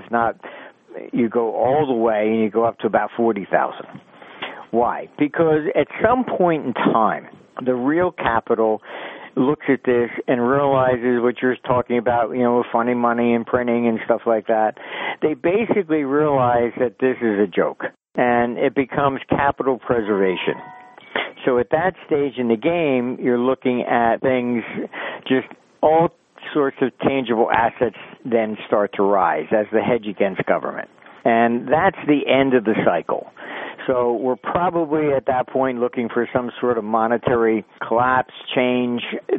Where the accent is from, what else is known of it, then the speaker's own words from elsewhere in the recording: United States; Look, I'm not British. I'm American.